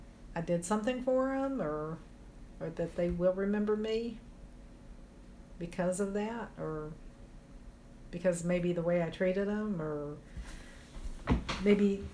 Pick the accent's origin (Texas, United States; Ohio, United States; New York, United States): Texas, United States; Beaumont; moved away as an adult; In Beaumont, Texas. I was born in Beaumont and stayed there until I was about 20. And then I moved.